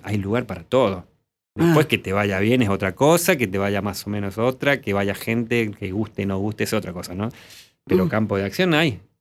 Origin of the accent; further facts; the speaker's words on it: La Rioja, Argentina; accent: La Rioja tonada; moved away as an adult; now in Buenos Aires, Argentina; Yo soy de La Rioja, en La Rioja sabes que se dice la tonada esdrújula